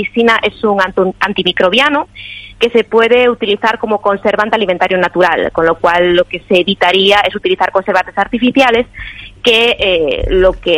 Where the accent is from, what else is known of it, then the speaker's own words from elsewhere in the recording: Galicia, Spain; Bueno, actualmente estoy en el extranjero. Mi idea es volver a España, concretamente volver a Galicia, que bueno, tengo bastante morriña de volver a mi tierra.